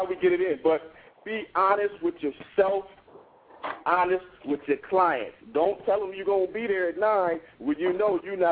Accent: Columbus, Ohio, United States; I'm from Columbus, Ohio.

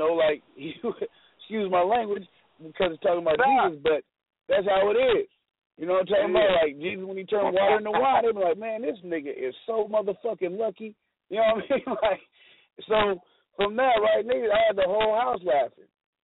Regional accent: Fairfield, California, United States; Nah, I'm from Fairfield, bro. You know, I'm from Fairfield. So, you know, 707.

